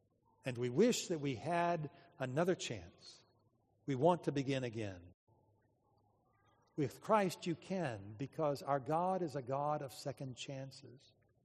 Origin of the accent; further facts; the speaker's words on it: Atlanta, Georgia, United States; when I was growing up in Atlanta, there was a big group of kids in my neighborhood.